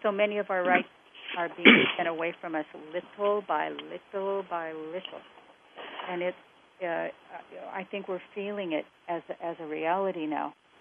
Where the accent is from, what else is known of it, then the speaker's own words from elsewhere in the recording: Canada; I'm originally from Canada, and Canada has a healthcare system that works.